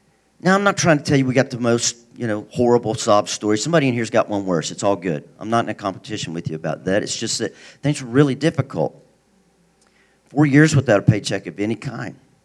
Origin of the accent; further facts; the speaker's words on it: Missouri, United States; So I realize we're in California all of a sudden. You might not know what ranked-em danked-em is. I'm from Missouri.